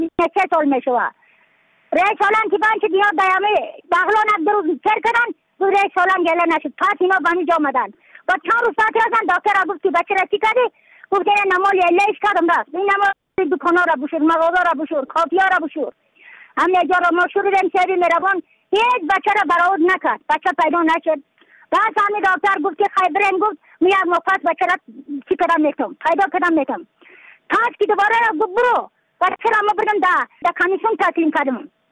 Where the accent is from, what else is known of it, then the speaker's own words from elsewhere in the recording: Badakhshan, Afghanistan; از بدخشان هستم، مرکز بدخشان، ولسوالی یکل پایان، خیره وینگ،